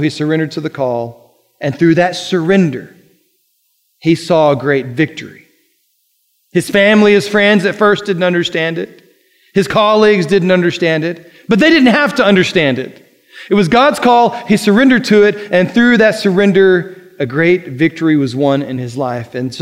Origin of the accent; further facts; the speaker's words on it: United States; We, as an American, as an American red-blooded, I guess I should say, American male